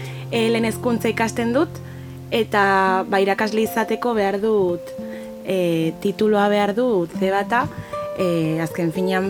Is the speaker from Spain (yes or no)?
no; Hendaye, Nouvelle-Aquitaine, France; 22 urte ditut eta Hendaiatik nator.